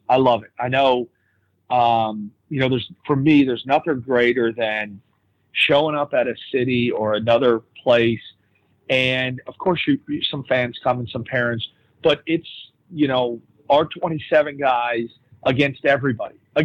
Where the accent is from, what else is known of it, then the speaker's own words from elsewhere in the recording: Boca Raton, Florida, United States; growing up in South Florida, especially Boca, there's 26 golf courses in the city limits of Boca.